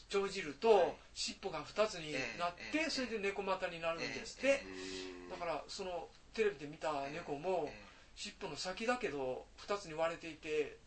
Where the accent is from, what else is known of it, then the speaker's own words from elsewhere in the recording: Koyasan, Wakayama, Japan; born there; 僕高野山で生まれて次引っ越したのが北又っていうところで